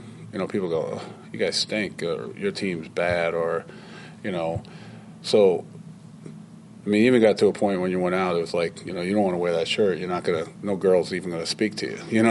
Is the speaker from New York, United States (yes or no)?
yes; New York, United States; When I first went to Syracuse University, and I was from New York.